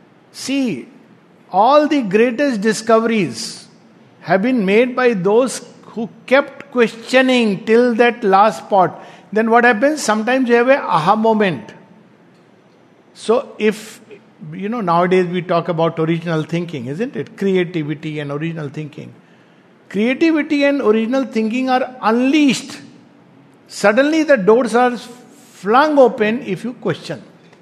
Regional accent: India; I'm proudly Indian, okay.

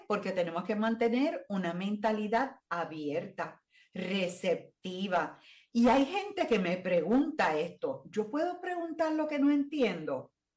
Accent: Puerto Rico; Desde nuestro punto de vista, en este caso, como puertorriqueños.

